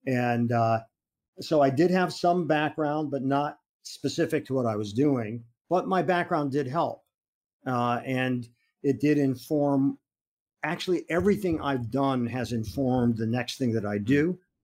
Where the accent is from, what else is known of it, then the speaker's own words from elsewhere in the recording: Akron, Ohio, United States; Well, my parents, I grew up in Akron, Ohio. My parents had retail stores.